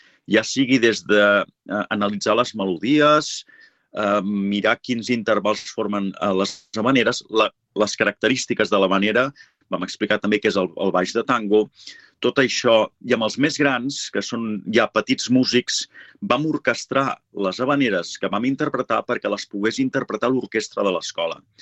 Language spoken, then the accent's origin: Catalan; Catalonia, Spain; com bé, humils músics d'aquí, de Catalunya.